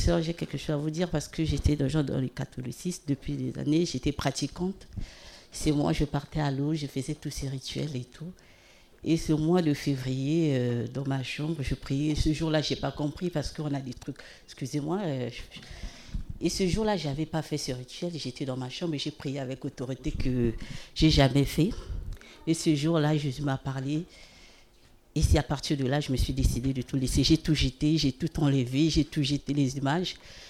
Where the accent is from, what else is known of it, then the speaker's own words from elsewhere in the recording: Paris, Île-de-France, France; je viens de Paris